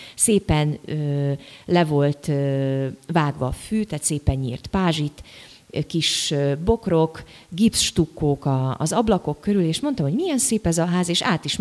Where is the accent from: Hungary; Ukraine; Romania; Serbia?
Serbia; Vojvodina; Délvidéken, én egy kis falucskából származom, egy kis bánáti faluból. Akkor 800 lelket számlált, most egy picit megcsappantunk, körülbelül 600-an, 5-600-an élnek a faluban.